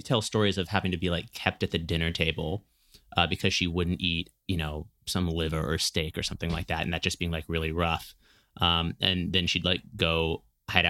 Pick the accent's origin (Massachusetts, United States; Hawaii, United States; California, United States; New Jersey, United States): California, United States; Berkeley; I mean, I grew up in Berkeley and like my, I guess, middle school was lucky enough to have Alice Waters' Edible Schoolyard kind of whole program there.